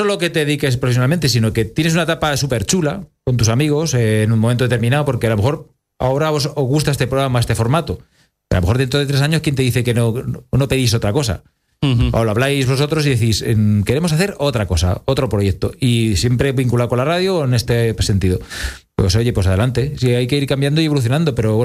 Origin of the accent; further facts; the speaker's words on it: Albacete, Castilla-La Mancha, Spain; Se nos nota bastante que somos de Albacete